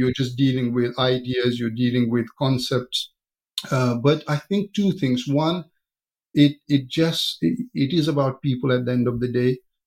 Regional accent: Jammu and Kashmir, India; born there; But I was born in Kashmir, which is a place to the northern sides of India. It's an area between India and Pakistan. And in the early days as well, you know, I obviously come from a very middle-class background.

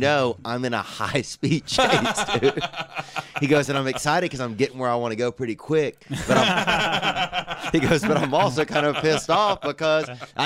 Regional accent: Louisiana, United States; This is in Louisiana. This is my hometown.

